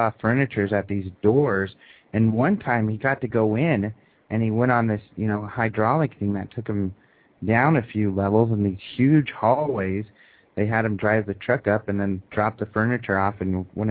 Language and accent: English; Colorado, United States; it's my second favorite state, second to my home state of Colorado.